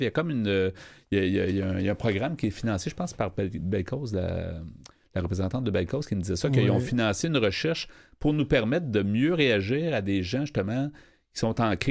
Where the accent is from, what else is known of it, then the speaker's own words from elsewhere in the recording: Quebec, Canada; On est tous des Québécois